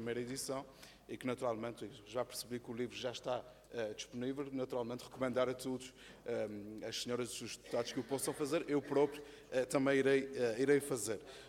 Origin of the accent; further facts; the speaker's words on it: Azores, Portugal; que nos deve orgulhar enquanto açorianos e enquanto residentes da região autónoma dos Açores